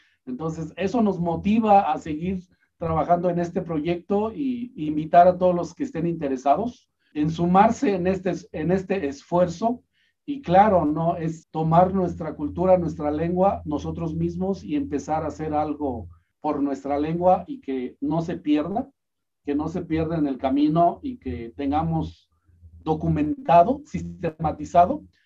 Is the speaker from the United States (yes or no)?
no; Mexico; Yo soy mexicano, sí, soy mexicano